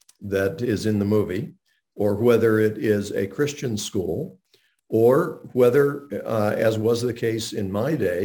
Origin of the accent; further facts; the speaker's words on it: Montreat, North Carolina, United States; I grew up right outside of Asheville, North Carolina. I lived in a little town called Montreat, where Billy Graham lived.